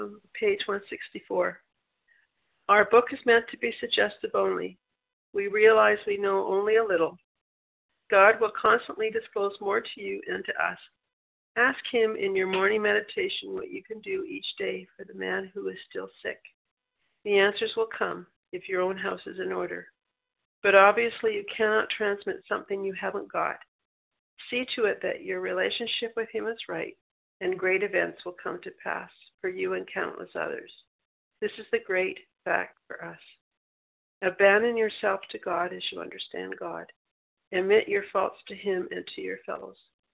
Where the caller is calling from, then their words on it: Vancouver, British Columbia, Canada; I'm calling in from Vancouver, Canada.